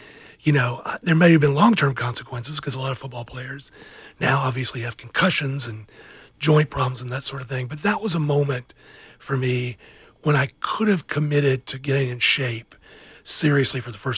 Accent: Georgia, United States; I grew up in the Deep South down on the Georgia coast, and food was, for our family, wealth.

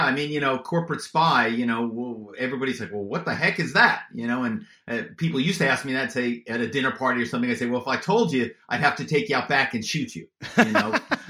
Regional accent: Philadelphia, Pennsylvania, United States; I'm from Philadelphia.

